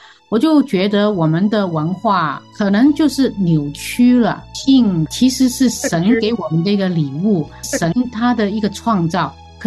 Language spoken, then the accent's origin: Chinese; Hong Kong; 我从小我是在香港长大，在香港我们就是坐那种 bus 嘛